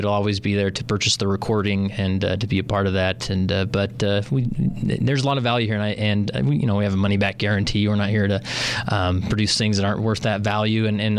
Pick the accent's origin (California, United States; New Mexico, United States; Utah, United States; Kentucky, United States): Utah, United States; West Valley City; So I grew up in West Valley City, and I never joined a gang. It's really not as bad as they say.